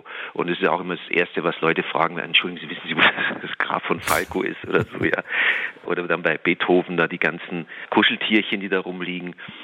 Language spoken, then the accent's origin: German; Germany; als Piefke den Zentralfriedhof darüber was zu machen